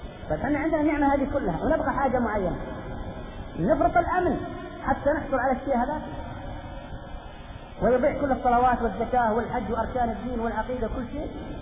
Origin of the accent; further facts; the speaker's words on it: Saudi Arabia; نعم مواطن كسعودي أخوكم